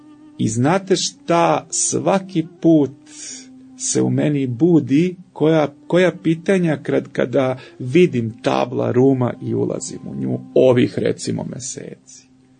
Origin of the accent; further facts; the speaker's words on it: Ruma, Vojvodina, Serbia; Vi znate da sam ja rodom iz Srema.